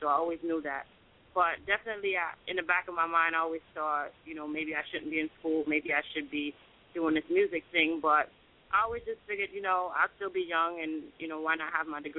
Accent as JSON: {"language": "English", "town": "Bronx", "region": "New York", "country": "United States", "tie": "born or raised there", "said": "I was born in the Bronx by way of two Jamaican parents, so, you know, I was in the birthplace of hip-hop"}